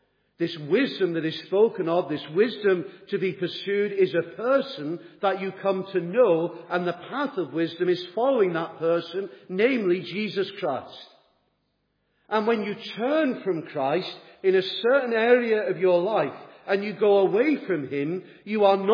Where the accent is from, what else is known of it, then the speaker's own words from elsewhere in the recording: Southport, North West England, United Kingdom; My then pastor, when I was growing up in Southport, Peter Day, encouraged me to get to grips with the wisdom that is found in this book